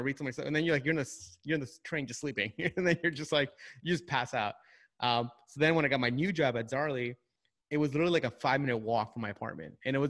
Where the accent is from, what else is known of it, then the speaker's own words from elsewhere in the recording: New York, United States; So I grew up in New York, so Long Island. And then I actually went to college upstate in New York at Binghamton.